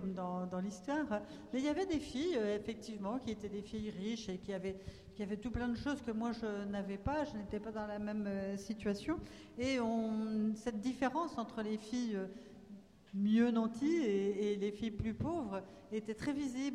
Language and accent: French; Arkansas, United States; En fait, moi, je suis originaire de l'Arkansas, qui est un des États du Sud des États-Unis.